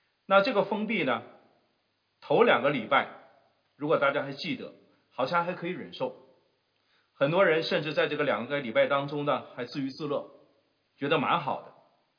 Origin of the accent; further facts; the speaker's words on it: China; 在我们中国人的背景当中，我们很熟悉一首诗啊